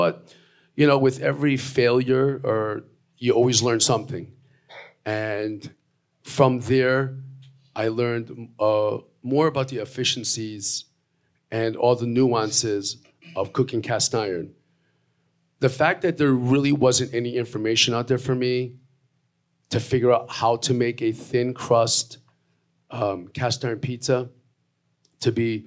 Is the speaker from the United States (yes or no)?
yes; Bridgeport, Connecticut, United States; also born or lived in Montreal, Canada; So I'm originally from Montreal, moved to Bridgeport in 1972. Grew up in Bridgeport for a good part of my life. Then we moved to Trumbull.